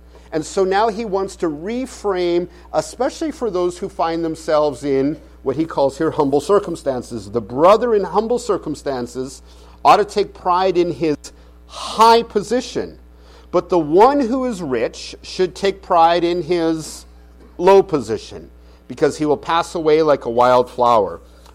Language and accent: English; Canada; I'm from Canada, so that, you know, it's not Canada.